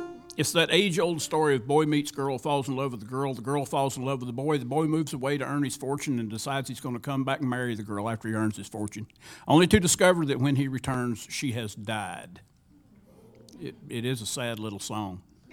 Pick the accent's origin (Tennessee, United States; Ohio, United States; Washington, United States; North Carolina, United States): North Carolina, United States; Growing up in North Carolina, you get to hear a lot of old-time music